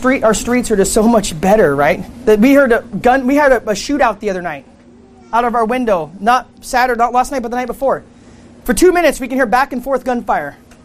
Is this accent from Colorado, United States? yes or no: yes; Grand Junction, Colorado, United States; In my hometown in Grand Junction, Colorado, they had these things called work release.